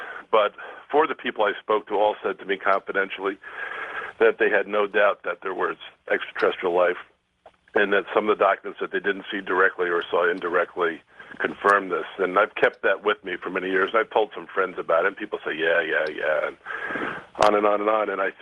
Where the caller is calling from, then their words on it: Washington, District of Columbia, United States; I'm calling from Washington, D.C.